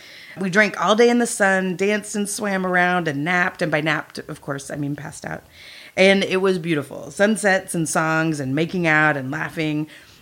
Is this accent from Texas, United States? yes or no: yes; Grand Prairie, Texas, United States; Now, I'm from Grand Prairie, Texas. It's a suburb of Dallas, but has a real country bend to it.